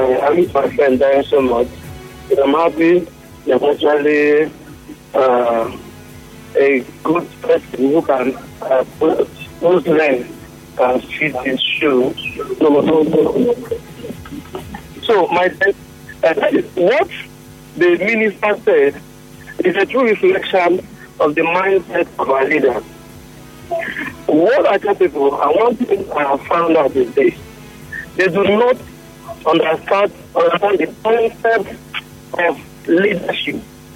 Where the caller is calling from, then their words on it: Israel; I'm calling from Israel.